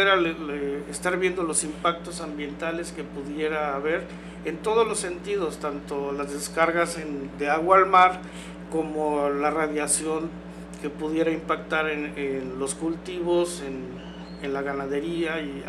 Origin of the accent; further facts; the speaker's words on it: Acapulco, Guerrero, Mexico; also born or lived in Morelos; yo también soy de Acapulco.